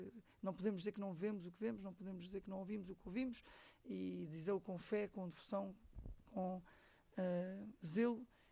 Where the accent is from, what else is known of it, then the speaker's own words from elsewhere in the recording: Lisbon, Portugal; Eu que sou de Lisboa, sou menino de Lisboa, mas estou muito bem no Oeste, muito contente por estar aqui